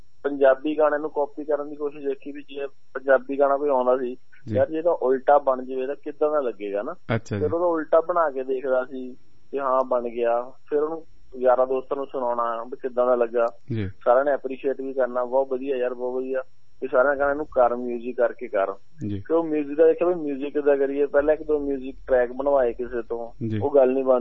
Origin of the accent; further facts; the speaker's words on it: Sangatpur, Punjab, India; also born or lived in Jalandhar; now in Philippines; ਅਸੀਂ ਬਿਲੋਂਗ ਤਾਂ ਪੰਜਾਬ ਤੋਂ ਕਰਦੇ ਆ, ਮੇਰਾ ਪਿੰਡ ਆ ਸੰਗਤਪੁਰ ਪਿੰਡ ਆ ਫਗਵਾੜੇ ਦੇ ਲਾਗੇ ਪੈਂਦਾ। ਅਸੀਂ ਸੈਟਲ ਵੈਸੇ ਜਲੰਧਰ ਆ ਕਾਫੀ ਸਾਲਾਂ ਤੋਂ।